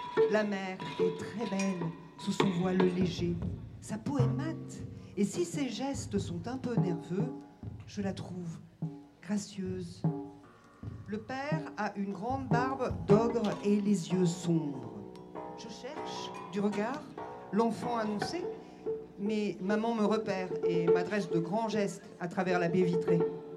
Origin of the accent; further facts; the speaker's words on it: Grenoble, Auvergne-Rhône-Alpes, France; je viens de Grenoble et Marie Boulier également.